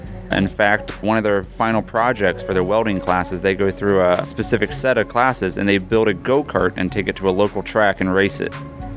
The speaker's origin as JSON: {"language": "English", "region": "Midwest", "country": "United States", "tie": "born or raised there", "said": "I grew up in the Midwest originally, working on cars and farm equipment and off-road vehicles"}